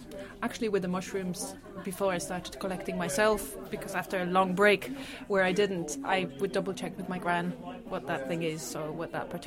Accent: Poland; English is a second language; originally I'm from Poland.

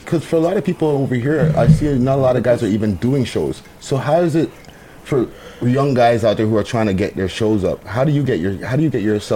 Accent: Montreal, Quebec, Canada; I'm from Montreal originally

